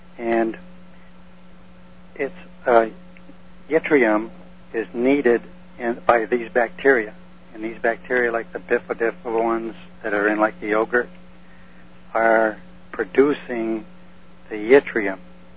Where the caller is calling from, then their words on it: Manchester, Vermont, United States; I'm from Manchester, Vermont, Dr. Steve.